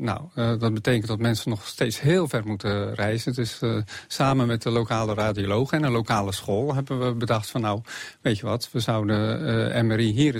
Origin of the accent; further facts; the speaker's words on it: Netherlands; snapt dat je niet zo direct kan communiceren zoals wij Nederlanders gewend zijn. Want dat zijn we als Nederlanders, zo staan we ook bekend. We zijn heel direct.